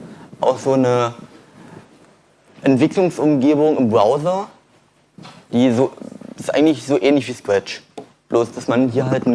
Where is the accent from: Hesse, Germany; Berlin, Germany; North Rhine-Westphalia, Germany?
Berlin, Germany; Toll, komme ich hier aus Berlin her